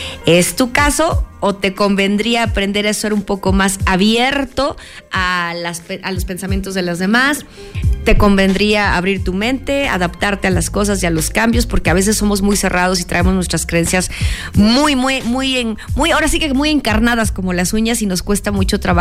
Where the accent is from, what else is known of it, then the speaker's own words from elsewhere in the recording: Mexico; porque todos somos iguales, todos somos mexicanos